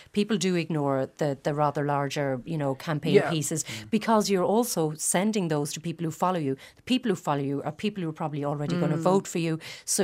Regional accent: Tipperary, Munster, Ireland; so I'm from Tipperary

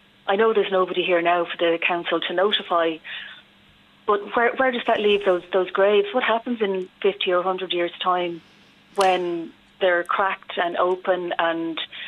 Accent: Ringsend, Leinster, Ireland; I'm from Ringsend. We've got a Ringsend Facebook page, Ringsend People at Home and Abroad.

